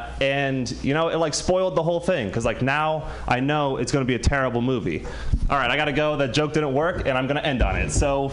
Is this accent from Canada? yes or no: no; California, United States; I know you got it, but I'm from Marin County, so it's not really that far out of town.